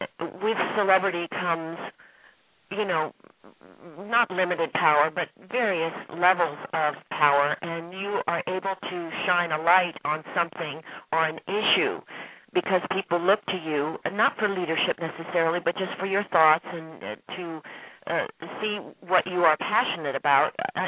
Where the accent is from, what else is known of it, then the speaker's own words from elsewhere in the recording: Boulder, Colorado, United States; also born or lived in New York City; though I was born in New York City, I grew up in Boulder, Colorado, and there's farmland for days there